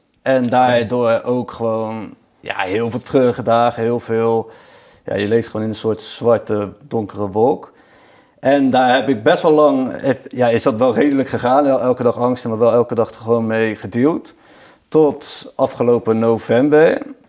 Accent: Vlaardingen, South Holland, Netherlands; born there; now in Lunteren, Netherlands; Ik ben net in mei 39 geworden. Ik ben geboren in Vlaardingen en sinds 7 jaar woon ik hier in Lunteren, midden in het bos, op een prachtig landgoed.

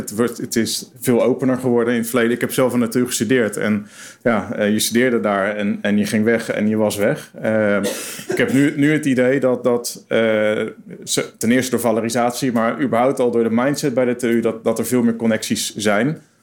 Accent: Delft, South Holland, Netherlands; zeg ik als Delftenaar.

